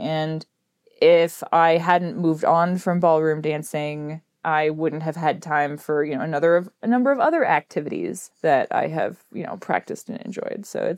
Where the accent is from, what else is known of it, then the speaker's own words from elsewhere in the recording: San Francisco, California, United States; born there; So I was born in San Francisco to a couple who were originally from Kansas who met in San Francisco.